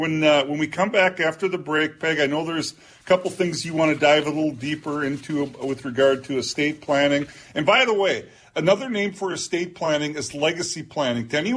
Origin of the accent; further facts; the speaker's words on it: Olivia, Minnesota, United States; where I grew up in out in Olivia, Minnesota, if you have a lot of farmland, it could apply to you.